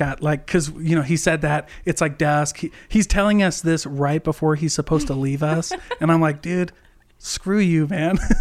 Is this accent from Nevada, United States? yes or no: no; Iowa, United States; yeah, I'm from Iowa.